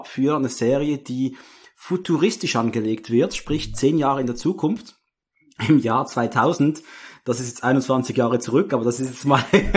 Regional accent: Muttenz, Basel-Landschaft, Switzerland; ich hatte den an, war unterwegs in meiner Heimatstadt Muttenz

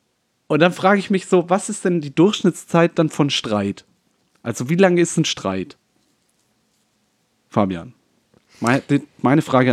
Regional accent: Baden-Württemberg, Germany; wir kommen ja aus dem Schwäbischen

